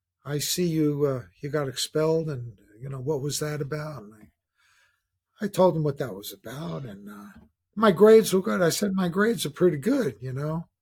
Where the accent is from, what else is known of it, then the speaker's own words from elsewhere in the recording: Jersey City, New Jersey, United States; I'm a guy from Jersey City.